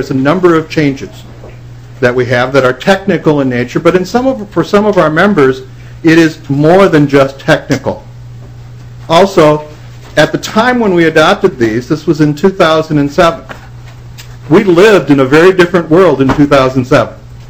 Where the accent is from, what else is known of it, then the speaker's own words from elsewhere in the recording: Renville, Minnesota, United States; I grew up in Renville, Minnesota, and it's almost impossible not to build a good septic system in Renville, Minnesota